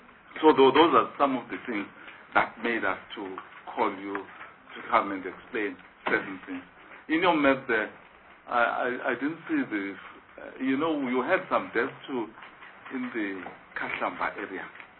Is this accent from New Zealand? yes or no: no; South Africa; as South African community people, we must just have hope that this is not going to happen further